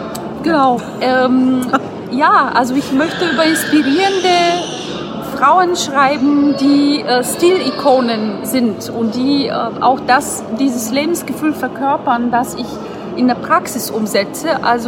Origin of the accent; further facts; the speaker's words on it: Bulgaria; now in Germany; Bin 36, bin Bulgarin, bin 22 Mal umgezogen in dem 3. Bundesland.